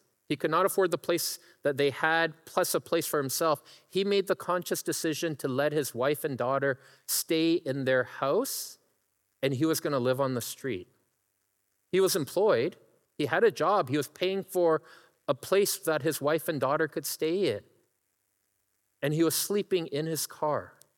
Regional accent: Ontario, Canada; now in Vancouver, Canada; Growing up, I grew up in Ontario. So when I came out here

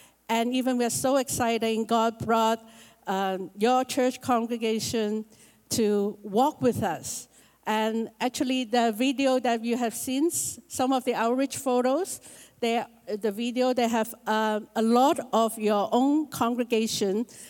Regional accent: Hong Kong; moved away as an adult; now in Vancouver, Canada; God called us to Vancouver exactly 20 years ago. We are originally from Hong Kong. Me and my husband live in Hong Kong

